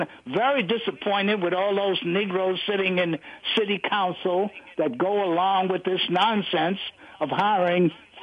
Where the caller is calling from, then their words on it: Brooklyn, New York, United States; David, I'm calling from Brooklyn.